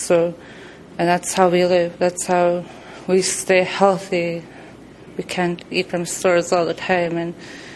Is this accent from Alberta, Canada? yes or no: no; Fort McPherson, Northwest Territories, Canada; I am a Tetlet Gutchen, and I am from Fort McPherson, Northwest Territories.